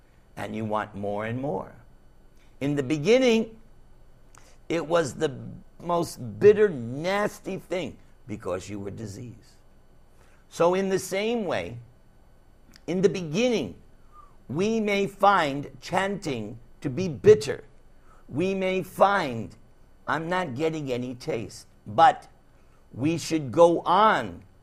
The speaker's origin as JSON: {"language": "English", "region": "New York", "country": "United States", "said": "As you can see, I'm from New York. You see my accent? Even I'm recognizing it."}